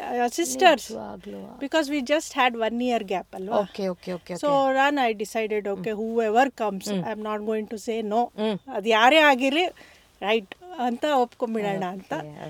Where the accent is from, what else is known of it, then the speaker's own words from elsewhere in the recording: Bengaluru, Karnataka, India; So ನಾನು ಹುಟ್ಟಿದ್ದು ಬೆಳೆದಿದ್ದು ಎಲ್ಲ ಬ್ಯಾಂಗ್ಳೂರಲ್ಲಿ.